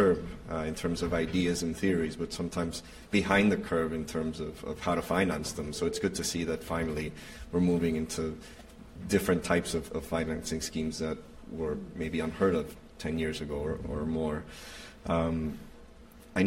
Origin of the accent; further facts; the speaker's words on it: Mexico City, Mexico; I mean, I'm from Mexico City, so I know a thing or two about traffic.